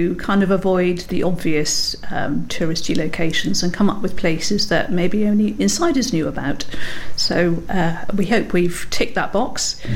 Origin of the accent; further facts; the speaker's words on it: London, United Kingdom; now in Dorset, United Kingdom; I'm an incomer from London a while back, 7 years ago